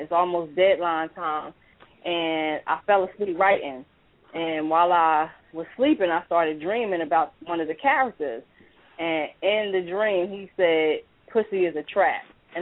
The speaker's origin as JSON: {"language": "English", "region": "New Jersey", "country": "United States", "tie": "born or raised there", "said": "You know, I grew up in North New Jersey in the projects, and you see a lot."}